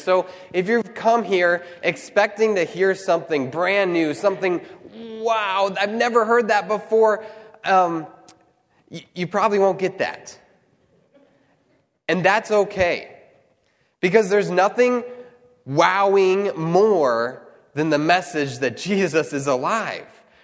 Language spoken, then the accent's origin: English; Midwest, United States; And I'm from the Midwest, and so hills don't always work that well with me, right?